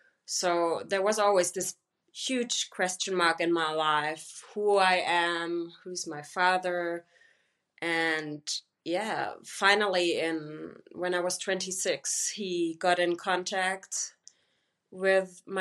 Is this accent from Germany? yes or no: yes; Germany; growing up in Germany, 100% German, even though I never knew who my father was. And yeah, when I got to know that he's Turkish